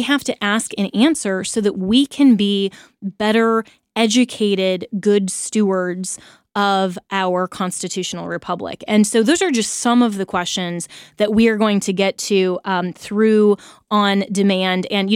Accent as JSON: {"language": "English", "country": "United States", "said": "All of these things are fascinating to me as an American, as a Christian, and as someone who wants to be a good steward of my country."}